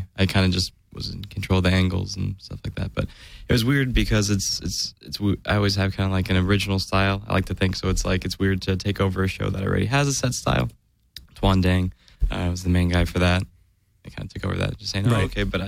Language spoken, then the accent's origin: English; Las Vegas, Nevada, United States; moved away as an adult; also born or lived in Santa Maria, California; I was born in Santa Maria, California. All right. And then at the age of like 2, moved to Las Vegas. And so I just tell everybody I'm from Vegas because I grew up in Vegas, left there when I was 18.